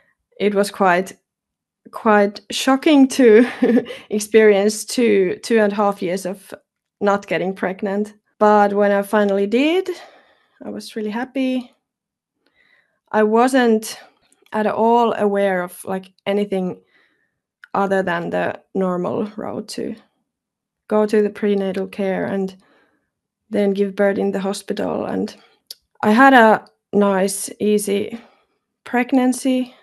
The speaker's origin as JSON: {"language": "English", "country": "Finland", "said": "I'm from Finland."}